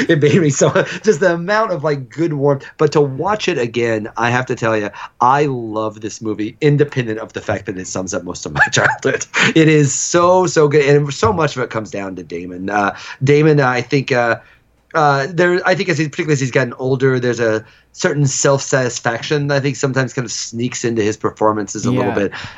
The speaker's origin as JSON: {"language": "English", "town": "Mattoon", "region": "Illinois", "country": "United States", "said": "I'm not only from Illinois, I'm from Central Illinois. In fact, I am from Mattoon, Illinois, but more to the point, my mother, my beloved mother, is from Moquegua, Illinois"}